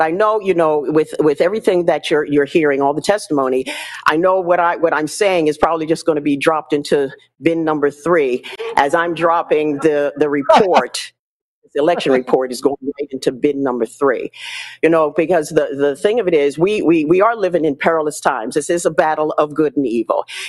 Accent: Goodyear, Arizona, United States; I'm from Goodyear.

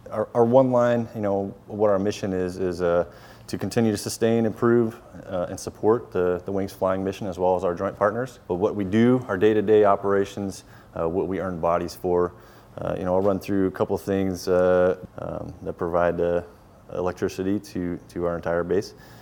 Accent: Colorado Springs, Colorado, United States; I'm from Colorado Springs, Colorado, originally.

